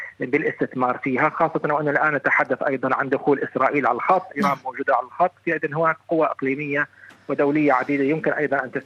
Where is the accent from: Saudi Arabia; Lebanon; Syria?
Syria; لكن نحن نرفض جميعا كسوريين، وأعتقد هناك إجماع سوري يتشكل حول هذه النقطة